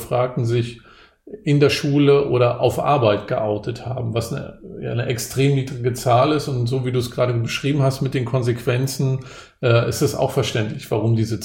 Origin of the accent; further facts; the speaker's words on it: East Germany, Germany; born there; ich wurde ja in der DDR geboren